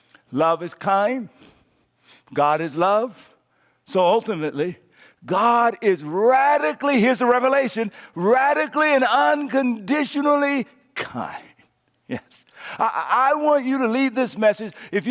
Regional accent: the South, United States; I grew up in the South and in the rural.

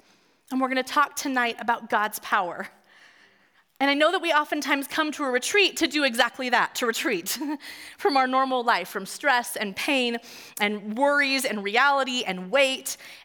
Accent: California, United States; also born or lived in Minnesota; I grew up in California, but for 2.5 years, we moved to Minnesota

